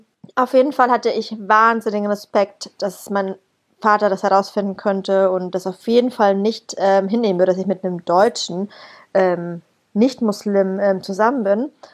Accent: Germany; gell, du bist Türke. Also nee, ich bin Deutscher.

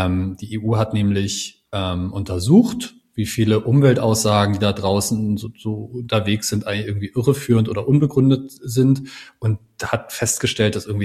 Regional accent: Berlin, Germany; und ich vor allem auch als Berliner, was es heißt, mit Behörden zusammenzuarbeiten.

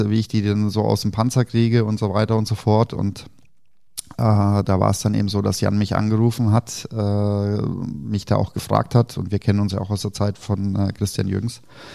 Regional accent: East Germany, Germany

